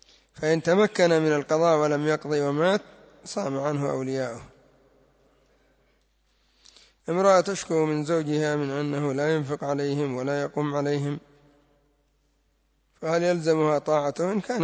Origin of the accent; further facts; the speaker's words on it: Yemen; الجنبية عندنا في اليمن زينة وليست بسلاح